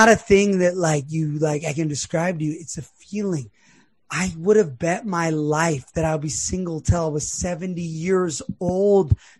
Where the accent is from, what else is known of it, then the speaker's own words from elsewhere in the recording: Los Angeles, California, United States; I grew up in Los Angeles. It's a whole nother.